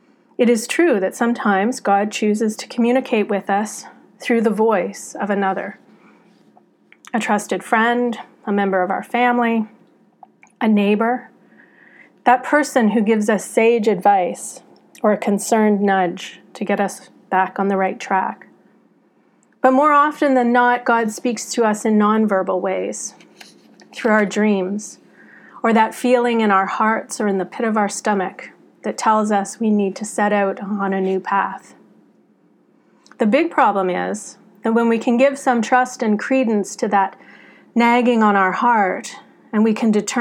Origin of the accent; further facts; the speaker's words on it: Welland, Ontario, Canada; when I was growing up in Welland, Ontario, lived a little girl